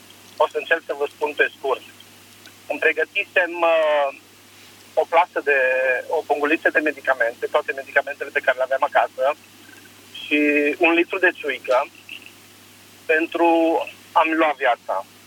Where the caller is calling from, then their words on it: Bistrița, Bistrița-Năsăud, Romania; sunt de la Bistrița.